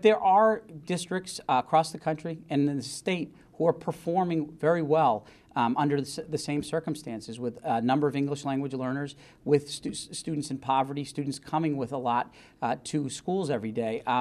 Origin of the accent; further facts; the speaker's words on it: Massachusetts, United States; is, for me, a signature moment opportunity to really help be part of something very significant in my home state.